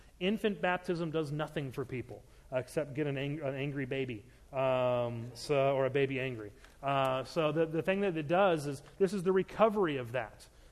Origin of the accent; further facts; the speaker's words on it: Maryland, United States; I grew up growing up in Maryland. About 45 minutes north of us was Amish country, Lancaster.